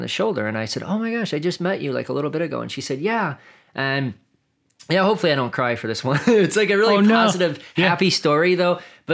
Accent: Indiana, United States; I grew up in the Chicago area in Indiana, the suburbs there.

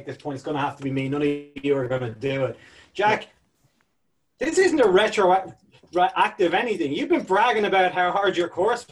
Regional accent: Ireland; I used to hear people making like famine jokes about UCD, and it's like again maybe at some point, but we're all Irish.

